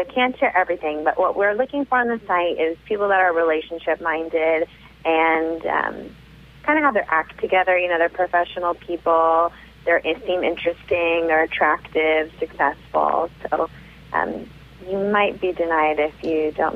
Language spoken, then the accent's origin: English; California, United States; I'm from Orange County.